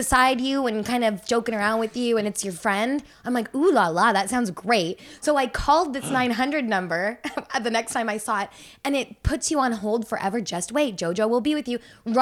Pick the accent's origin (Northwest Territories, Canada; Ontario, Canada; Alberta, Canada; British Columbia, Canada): Ontario, Canada; Guelph; and I grew up in Guelph. We had the same cable, probably.